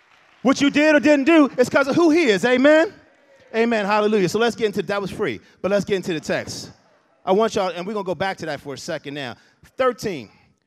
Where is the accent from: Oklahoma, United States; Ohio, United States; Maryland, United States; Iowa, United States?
Maryland, United States; Baltimore; also born or lived in Florida; And we moved all around, because, again, my dad had a corporate job, and he decided to leave that corporate job, and we came to Baltimore when I was about 7 or 8, somewhere in that neighborhood.